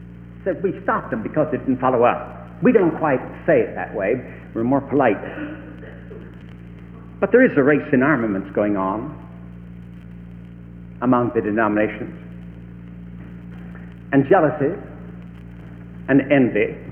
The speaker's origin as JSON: {"language": "English", "region": "the South", "country": "United States", "said": "I come from the Southland and love it."}